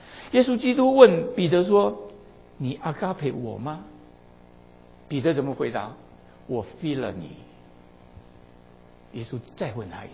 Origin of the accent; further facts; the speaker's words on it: China; 这跟我们中国人讲的爱完全不一样